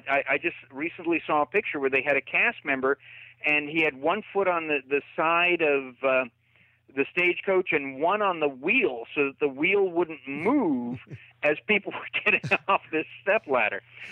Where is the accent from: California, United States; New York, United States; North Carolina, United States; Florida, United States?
California, United States; because I grew up out in California, and I'd go see the Golden Horseshoe Review